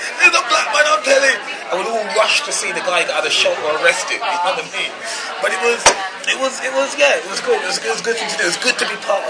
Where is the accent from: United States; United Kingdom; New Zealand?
United Kingdom; England; I could talk about a different aspect of English life growing up in England